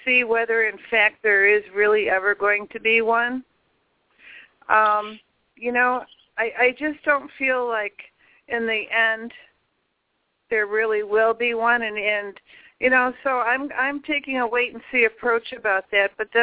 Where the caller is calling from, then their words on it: Illinois, United States; I'm calling from Illinois.